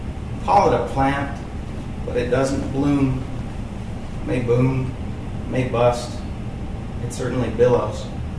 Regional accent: Ohio, United States; something I grew up around in the Midwest quite a bit. We had our share of factories in Ohio, auto factories and steel mills.

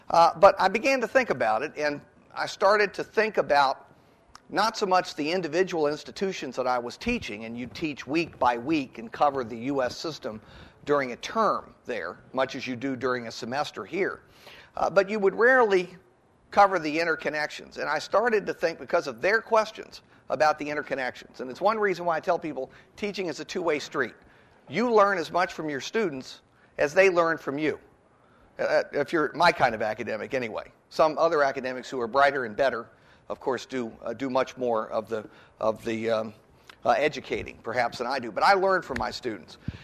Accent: United States; They already had seen some things that I hadn't seen growing up in the United States about how our system worked and how it didn't.

